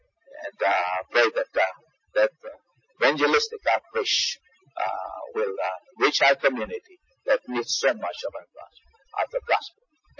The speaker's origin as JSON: {"language": "English", "town": "San Antonio", "region": "Texas", "country": "United States", "tie": "born or raised there", "said": "I was born here in San Antonio 56 years ago, even though I look 37."}